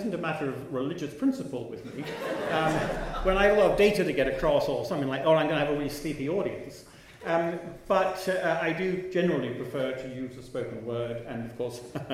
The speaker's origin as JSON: {"language": "English", "town": "Edinburgh", "region": "Scotland", "country": "United Kingdom", "said": "I'm from Edinburgh in Scotland. I'm British."}